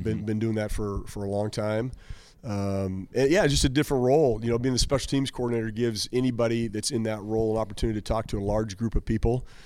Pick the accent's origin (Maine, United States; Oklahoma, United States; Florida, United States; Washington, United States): Washington, United States; Spokane; I'm from the Northwest. I'm from Spokane, Washington. I'm from Washington. This is home. I have family here.